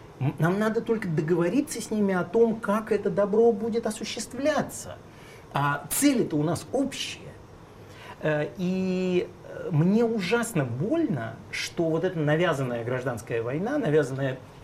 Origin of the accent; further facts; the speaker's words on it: Moscow, Russia; я родился и вырос в Москве